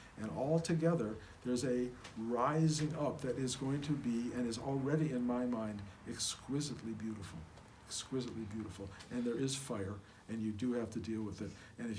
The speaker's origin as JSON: {"language": "English", "town": "Detroit", "region": "Michigan", "country": "United States", "said": "I'm a kid from Detroit with no promise of any particular kind"}